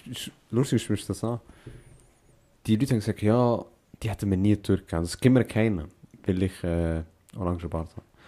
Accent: Switzerland; ich bin Schweizer, ich mache für Schweizer.

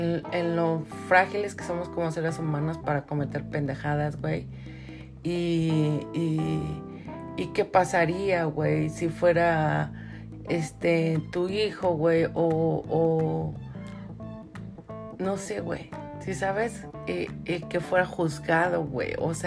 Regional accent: Mexico City, Mexico; Yo lo sigo porque soy del barrio, soy del DF.

